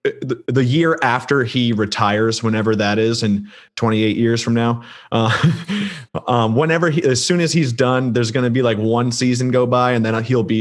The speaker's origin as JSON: {"language": "English", "region": "New Hampshire", "country": "United States", "tie": "born or raised there", "also_born_or_lived": "North Carolina", "said": "Well, James and I, we grew up in New Hampshire. So our city, if we were to go, or now I live in North Carolina, so like around here, if someone says where you're from, I just kind of say the Boston area"}